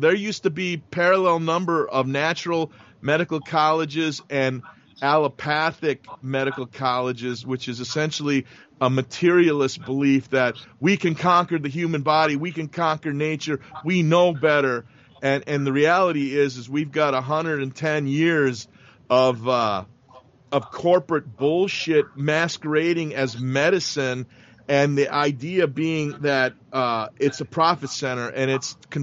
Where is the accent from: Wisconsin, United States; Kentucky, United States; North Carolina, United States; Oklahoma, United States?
Wisconsin, United States; Milwaukee; I'm born and raised in the Midwest, Milwaukee, Wisconsin.